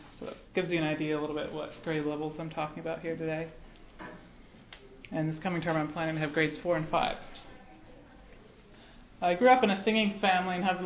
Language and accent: English; Ephrata, Pennsylvania, United States; I'm from Ephrata, Pennsylvania, but I have taught the last 6 years in Milton Freewater, Oregon, at Blue Mountain Mennonite School.